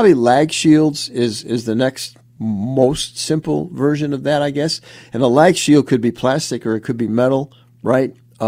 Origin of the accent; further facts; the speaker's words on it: Chicago, Illinois, United States; The home I grew up in Chicago was like newer than that, but not by a lot.